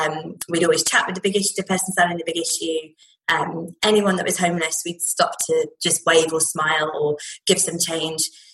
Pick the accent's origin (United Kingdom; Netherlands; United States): United Kingdom; Midlands; So I grew up in the Midlands, and I grew up in a very small town, very sweet and quaint.